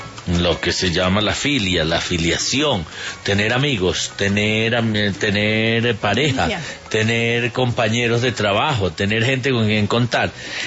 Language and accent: Spanish; Colombia; los derechos que nosotros como colombianos tenemos